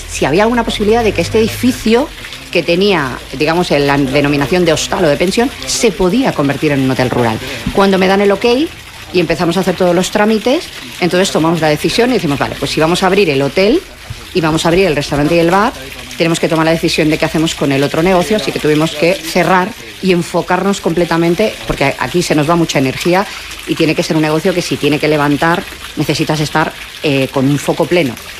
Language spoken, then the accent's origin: Spanish; Inca, Balearic Islands, Spain; Yo soy de Inca, sí, yo soy de pueblo, pero mi pueblo es muy grande.